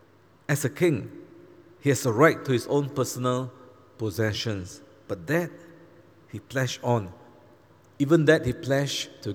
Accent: Malaysia; I grew up in Malaysia. And right from young, I knew that I was not a Bumiputra. Bumiputra means son of the earth. I'm not. I'm a second-class citizen.

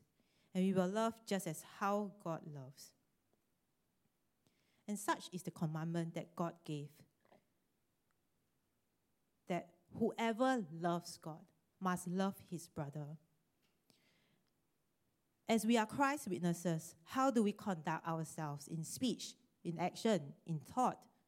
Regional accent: Singapore; Okay, but I'm a Singaporean.

